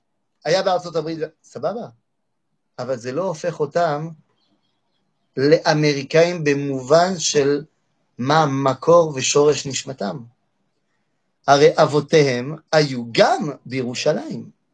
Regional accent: France; moved away; אני גדלתי בצרפת. יש לי אזרחות צרפתית, ויש לי דרכון צרפתי

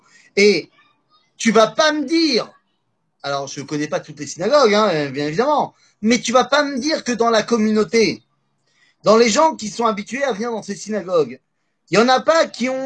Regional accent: France; On connaît tous, on a grandi en France...

